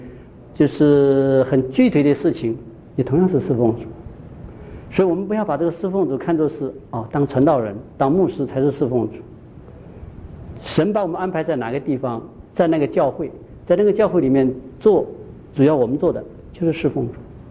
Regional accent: China; now in United States; 我是从国内出来的，来了美国也有好多年了。

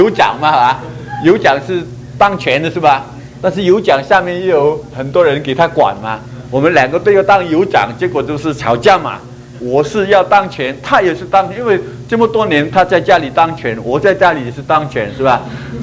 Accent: Hong Kong; also born or lived in Liuzhou / Guangzhou; 我是广东人，我是广西柳州出生，逃难逃到广州，后来逃到香港，在香港长大。

